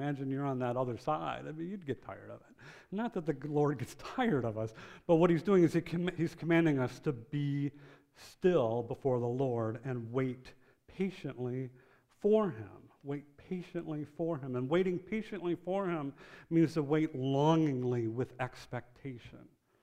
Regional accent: Detroit, Michigan, United States; now in Maryland, United States; See, I'm not from Maryland. I'm from Michigan. I'm from Detroit.

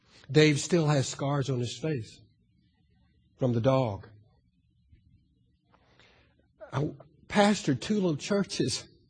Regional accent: Winston-Salem, North Carolina, United States; growing up in Winston-Salem, North Carolina, I lived in a bubble.

